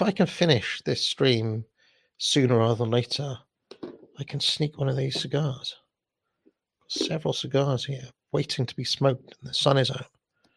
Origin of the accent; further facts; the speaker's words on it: Wales, United Kingdom; because being Welsh, of course, he's one of the people I really like.